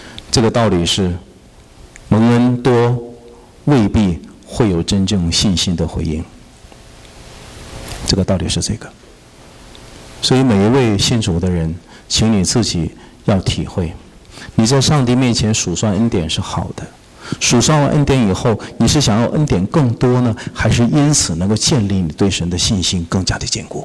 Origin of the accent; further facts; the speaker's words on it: China; 我们中国人这个网上流行说啊，佩服他就给他跪了，是吧？